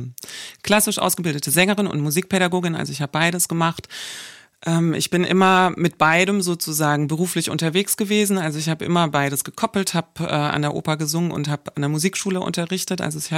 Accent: Southern Germany, Germany; ich komme eigentlich auch aus dem Süden von Deutschland

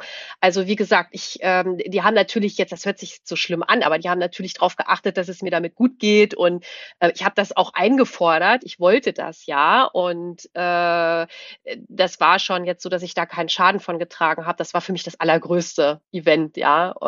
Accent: Wolfsburg, Lower Saxony, Germany; moved away; Warum bin ich aus Wolfsburg weggegangen? Also ich wollte in die große, weite Welt.

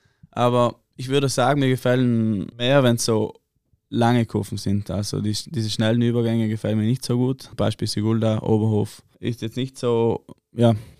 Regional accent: Trentino-Alto Adige, Italy; wir sind alle aus Südtirol.

